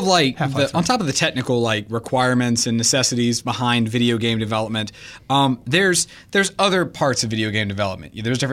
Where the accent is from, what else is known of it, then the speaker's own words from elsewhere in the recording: Louisiana, United States; We're from Louisiana.